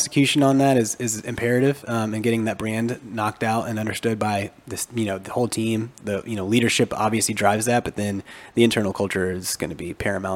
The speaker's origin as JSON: {"language": "English", "town": "Centerville", "region": "Ohio", "country": "United States", "tie": "born or raised there", "said": "Yeah, so, I grew up in Centerville. Yeah. Yeah, grew up in Centerville. Have a lot of family and still in Centerville and Kettering."}